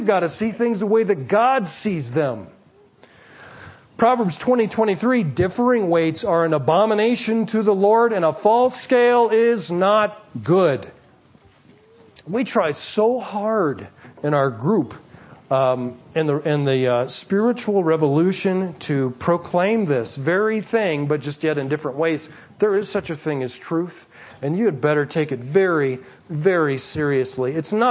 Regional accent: Nebraska, United States; You know, when I was a kid, I grew up in Nebraska. Nebraska. Huskers.

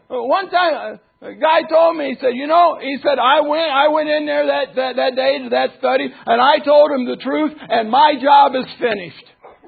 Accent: West Virginia, United States; I'm from West Virginia. We had outdoor plumbing for a while, see?

